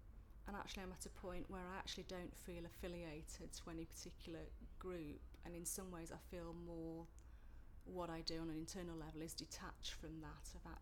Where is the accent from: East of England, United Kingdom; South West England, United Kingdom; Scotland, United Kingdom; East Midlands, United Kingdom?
East Midlands, United Kingdom; Derby; I'm originally from Derby. I was born in Derby